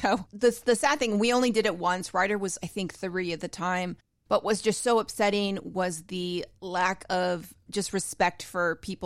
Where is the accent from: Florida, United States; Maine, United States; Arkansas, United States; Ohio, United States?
Florida, United States; And I can handle the heat. I'm from South Florida. I can handle the heat